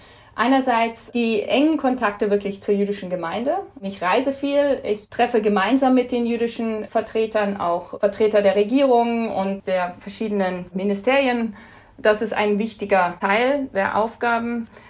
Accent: Bavaria, Germany; Ich bin im Bayerischen Wald aufgewachsen

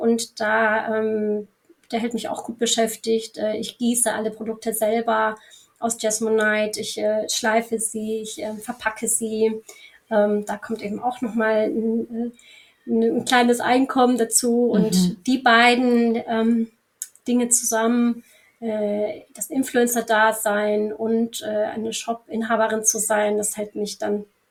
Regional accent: Lanzarote, Canary Islands, Spain; also born or lived in Bielefeld; Und meine Mutter ist halb Spanierin. Also ich bin mit meiner Mama und meiner Schwester nach Spanien gezogen, als ich noch ein Kind war. Nach Lanzarote. Also ich habe wirklich die schönste Kindheit gehabt auf einer Urlaubsinsel.

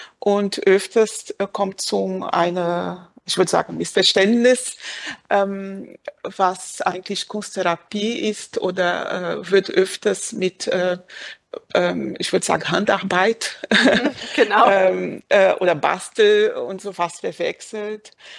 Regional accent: Brazil; German is a second language; ich komme aus Brasilien

